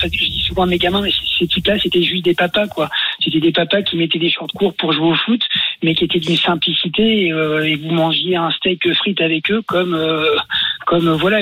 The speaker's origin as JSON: {"language": "French", "town": "Bordeaux", "region": "Nouvelle-Aquitaine", "country": "France", "said": "Moi, j'ai eu de la chance parce que je suis de Bordeaux."}